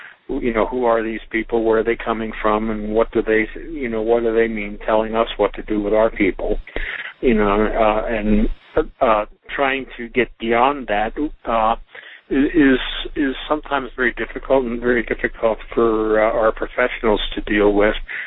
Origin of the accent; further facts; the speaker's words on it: Pennsylvania, United States; I grew up in Pennsylvania, and I'm very familiar with the Amish or Pennsylvania Dutch